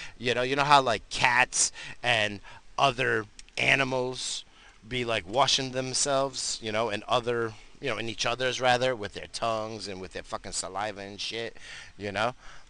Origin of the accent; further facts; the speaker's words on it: United States; I'm fucking American.